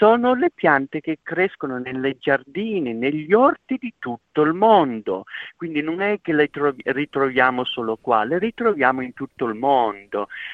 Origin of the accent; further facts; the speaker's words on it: Piedmont, Italy; sono cresciuto in una cascina da mucche da latte, sono cresciuto nella provincia di Torino